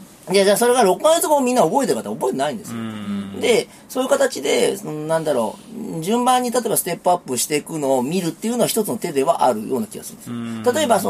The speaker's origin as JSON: {"language": "Japanese", "town": "Nagoya", "region": "Aichi", "country": "Japan", "said": "まあ、ある程度東京、まあ、私名古屋ですけど"}